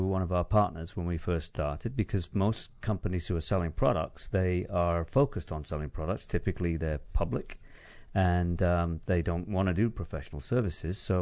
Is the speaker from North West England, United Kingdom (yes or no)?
yes; Manchester, North West England, United Kingdom; moved away as an adult; now in United States; Yeah, I grew up in Manchester in the UK